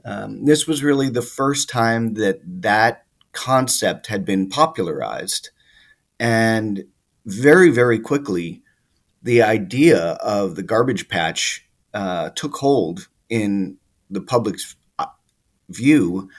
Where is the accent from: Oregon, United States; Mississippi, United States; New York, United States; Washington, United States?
New York, United States; I grew up in New York and spent every summer up the Adirondacks climbing all of the high peaks and learning to rock climb